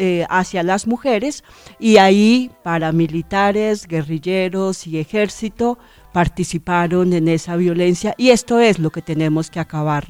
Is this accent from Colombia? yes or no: yes; Colombia; muchos somos los colombianos